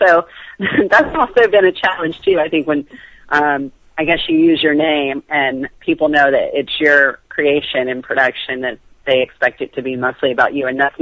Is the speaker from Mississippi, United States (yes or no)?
yes; Clinton, Mississippi, United States; Yeah, so I'm from Clinton, Mississippi. We went to a church called Morris Heights